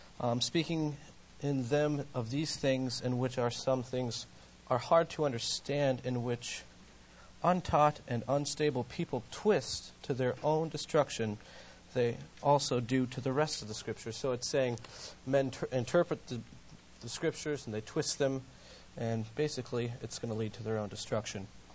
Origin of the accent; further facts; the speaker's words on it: Ohio, United States; Yes, we are all from Ohio.